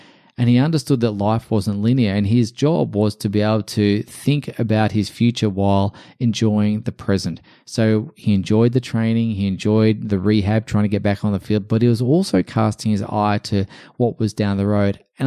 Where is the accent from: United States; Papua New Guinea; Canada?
Papua New Guinea; Port Moresby, National Capital District; when I was a young tennis player growing up in Port Moresby in New Guinea.